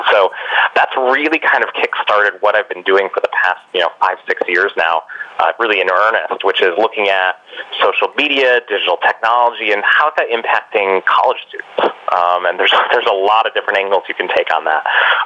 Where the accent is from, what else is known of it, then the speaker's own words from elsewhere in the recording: Rochester, New York, United States; when I grew up, I grew up in Rochester, New York, in the shadow of Eastman Kodak Company, and my father worked for Eastman Kodak Company.